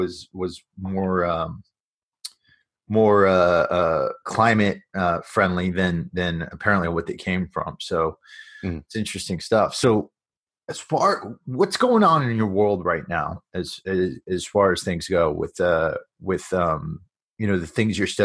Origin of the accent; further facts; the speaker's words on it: Connecticut, United States; You know, I'm from Connecticut, you're from Massachusetts